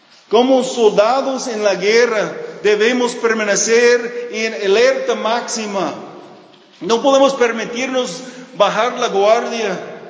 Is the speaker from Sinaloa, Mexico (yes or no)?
yes; Mochicahui, Sinaloa, Mexico; Y tú puedes tomar una parte importante en el ministerio en Mochicahui, aun si no puedes encontrar mi pueblito en el mapa de Sinaloa.